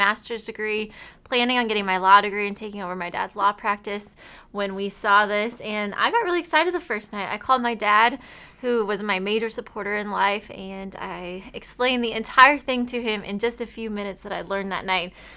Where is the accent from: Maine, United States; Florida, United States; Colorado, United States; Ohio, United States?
Colorado, United States; Denver; we're from Denver, Colorado.